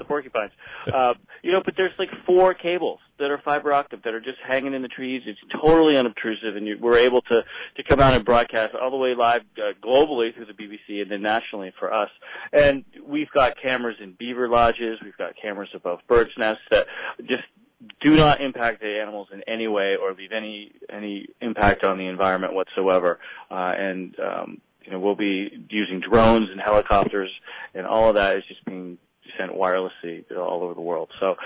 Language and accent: English; Maine, United States; I'm originally from Maine, and I've been to Alaska myself a couple times now.